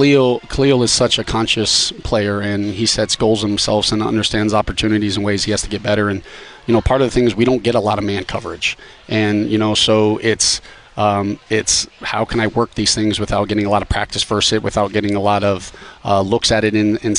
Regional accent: Florida, United States; Yeah, I'm from South Florida. Yeah, yeah, like, yeah. Look, my high school graduation was in the arena that they kind of play in.

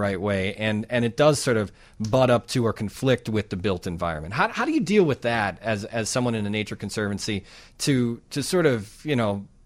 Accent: Illinois, United States; because I grew up in McHenry County, and there's a lot of forest preserve up there.

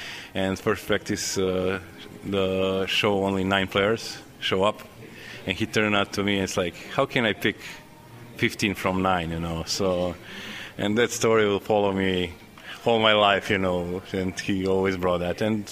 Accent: Novi Sad, Vojvodina, Serbia; English is a second language; I am from Novi Sad, it's 60 miles from Belgrade.

